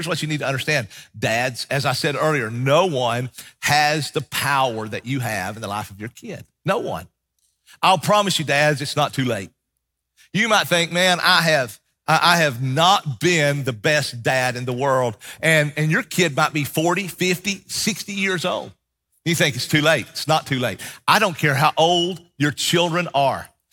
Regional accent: Bible Belt, United States; When I grew up in the Bible Belt.

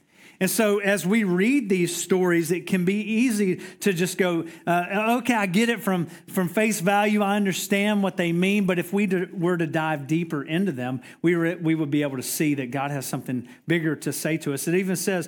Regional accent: Georgia, United States; I remember growing up. I grew up in Middle Georgia, and I remember going to church.

